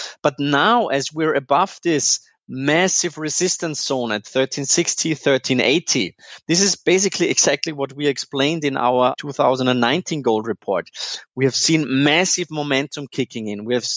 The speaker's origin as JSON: {"language": "English", "region": "Vienna", "country": "Austria", "tie": "born there", "accent": "Austrian", "second_language": "English", "said": "As you can hear, perhaps I'm not only, I've got an Austrian accent, so I was born in Vienna"}